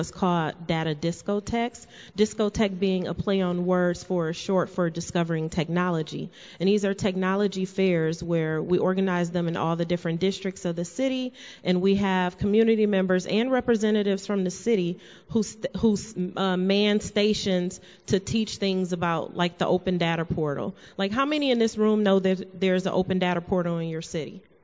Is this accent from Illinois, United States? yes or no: no; Detroit, Michigan, United States; And so I'm from Detroit. I've been there my entire life, and I'm 42 years old